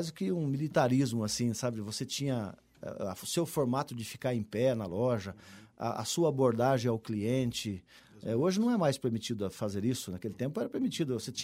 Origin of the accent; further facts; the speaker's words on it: Paraíso do Norte, Paraná, Brazil; now in Cascavel, Brazil; Eu saí de Paraíso do Norte, cheguei em Cascavel, uma cidade muito pequena, né, morar numa cidade já grande, nos anos 80, em Cascavel.